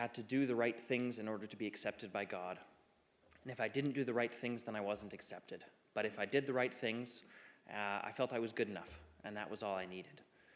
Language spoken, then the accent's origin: English; Edmonton, Alberta, Canada; I grew up in Edmonton, grew up in a Christian home, went to a Christian school